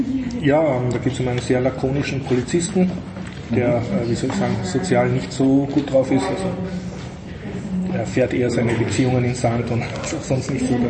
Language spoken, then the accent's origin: German; Austria; Man fühlt sich als Österreicher gleich gut aufgehoben.